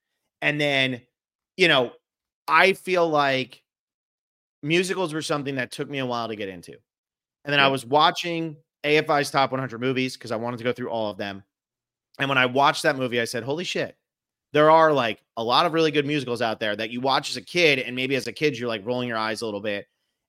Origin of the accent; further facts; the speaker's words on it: New Jersey, United States; but I grew up in New Jersey and my parents had always wanted to see it.